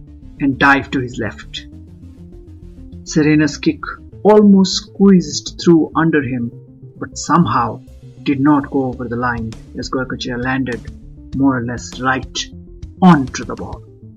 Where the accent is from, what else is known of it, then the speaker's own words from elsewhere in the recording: Lima, Peru; It was like saving a penalty for my childhood friend El Gordo Mario on a pitch in my hometown of Lima.